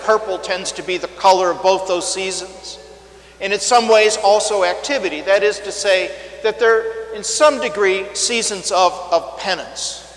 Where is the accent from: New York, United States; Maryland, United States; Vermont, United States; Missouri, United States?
Missouri, United States; St. Louis; now in New Orleans, United States; I was a kid growing up in St. Louis, I was fascinated by the river.